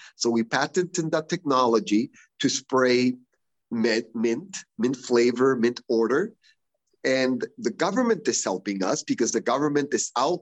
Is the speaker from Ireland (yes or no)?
no; Mexico; I was born and raised in Mexico